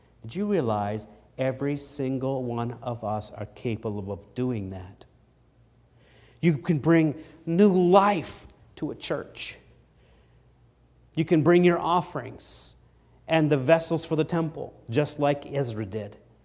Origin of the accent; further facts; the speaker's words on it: Maine, United States; As a lumberjack growing up in Maine, I did a lot of work with trees.